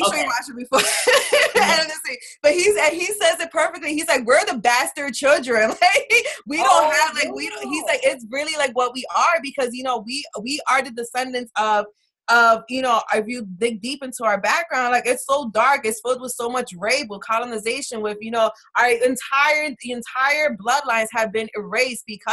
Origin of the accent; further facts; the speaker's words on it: Philadelphia, Pennsylvania, United States; I grew up in Philadelphia. Mm-hmm. I grew up in the inner city neighborhoods, you know.